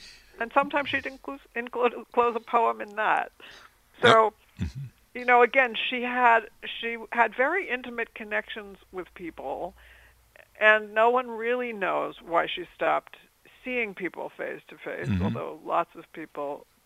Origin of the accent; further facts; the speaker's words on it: New Jersey, United States; I'm from New Jersey.